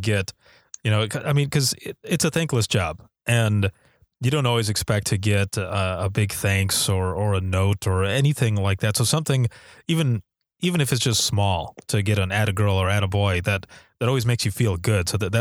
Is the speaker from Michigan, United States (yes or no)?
yes; Finnville, Michigan, United States; I grew up in Allegan County. So on the west side of that county, I knew everyone. And I grew up in a small town called Finnville.